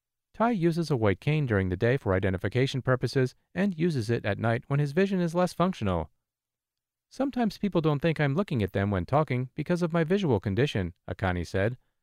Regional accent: Ridgeland, Mississippi, United States; though some might … I am 20 years old and I am from Ridgeland, Mississippi.

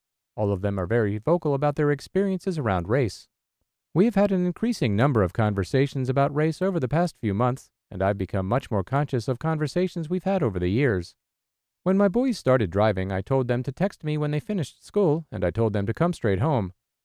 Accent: Jamaica; I grew up in Jamaica. Prejudice certainly exists there, but it was a black-dominated culture, and I never experienced racism while I lived there.

